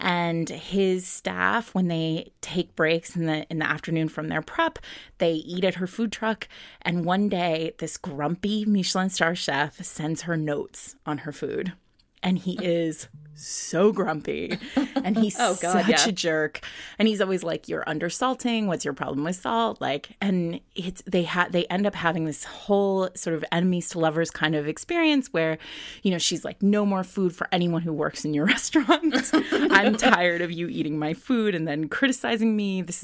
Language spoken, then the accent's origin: English; New England, United States; See, this is me. This is a New Englander.